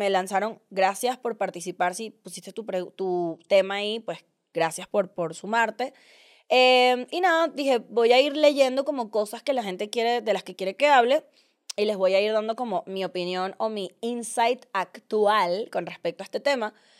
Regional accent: Venezuela; es que yo soy venezolana, y nosotros cuando la gente viene, nosotros la saludamos.

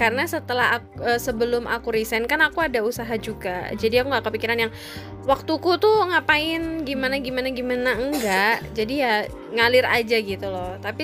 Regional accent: Kediri, East Java, Indonesia; bludak banget di kotaku waktu itu di Kediri kan

